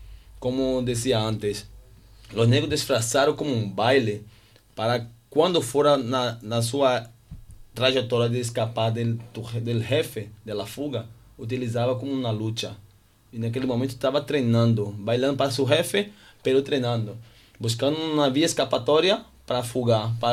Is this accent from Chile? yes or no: no; Salvador, Bahia, Brazil; Spanish is a second language; now in Sitges, Spain; Soy de Salvador de Bahía.